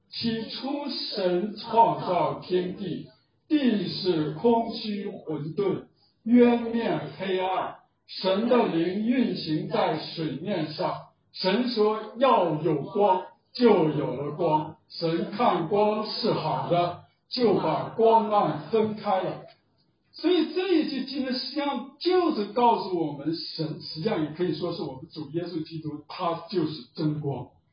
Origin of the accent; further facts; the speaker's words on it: Northeast China, China; accent: Northeastern Mandarin; 用我们东北话说是没有个数